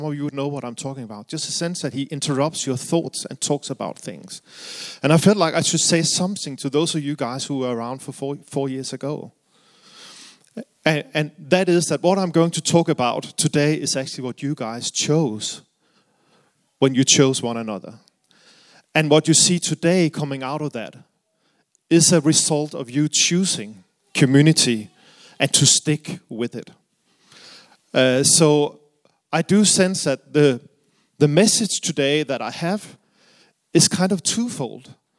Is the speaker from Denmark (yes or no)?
yes; Denmark; English is a second language; moved away as an adult; now in United Kingdom; the reason for my accent is I am from Denmark, but I have been living here in the UK for more than 7 years now